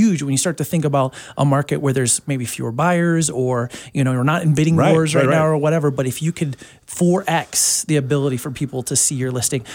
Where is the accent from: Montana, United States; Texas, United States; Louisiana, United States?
Montana, United States; Whitefish; also born or lived in Seattle, Washington; I grew up in the Valley, grew up at Whitefish, went to Whitefish High School, graduated there, went off to Seattle for school, and just got back into the Valley about 5.5 years ago or so.